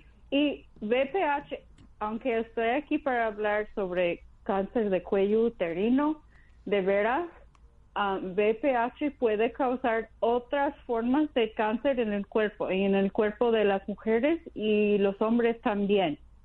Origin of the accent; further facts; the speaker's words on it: Texas, United States; born there; now in Chicago, United States; Yo nací en Texas también.